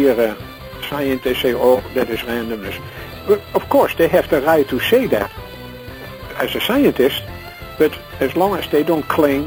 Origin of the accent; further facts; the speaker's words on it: Netherlands; I'm from Holland, so I always feel close to him.